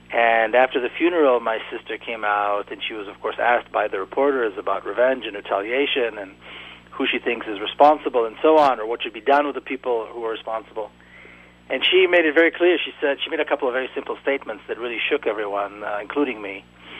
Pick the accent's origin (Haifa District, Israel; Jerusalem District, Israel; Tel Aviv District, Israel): Jerusalem District, Israel; Jerusalem; Now, I was born and raised in Jerusalem.